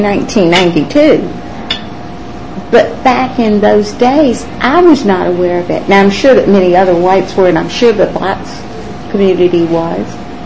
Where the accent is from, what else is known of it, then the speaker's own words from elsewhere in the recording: Savannah, Georgia, United States; In fact, I was so proud of the fact that I was from Savannah. When I had my children, I lived in Appling County. And when I had my children, I made sure that I came back home.